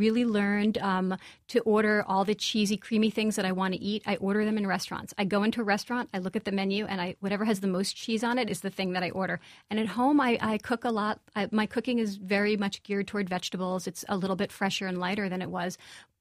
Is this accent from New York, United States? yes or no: yes; Brooklyn, New York, United States; My book is completely American. I grew up in Brooklyn.